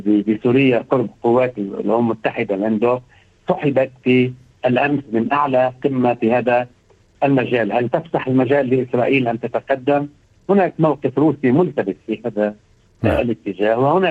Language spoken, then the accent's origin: Arabic; Lebanon; كنا ننتظر نحن كلبنانيين